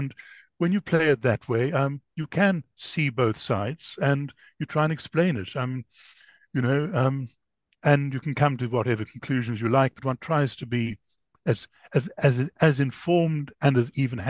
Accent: South Africa; I grew up in South Africa and I spent a lot of time in the Zulu part of the world

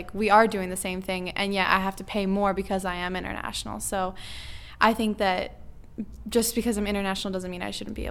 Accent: Canada; because I'm Canadian

